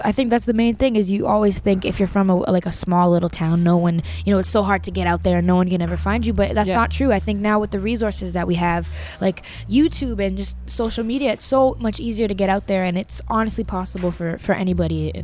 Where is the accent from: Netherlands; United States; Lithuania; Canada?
Canada; Brampton, Ontario; It's so cool to not only be from Canada, but to be from Brampton, Ontario, like a place that barely anyone's ever heard of.